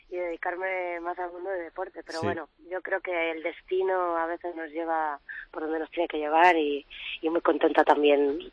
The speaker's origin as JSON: {"language": "Spanish", "town": "Vigo", "region": "Galicia", "country": "Spain", "said": "Pues aquí en Vigo, en mi tierra"}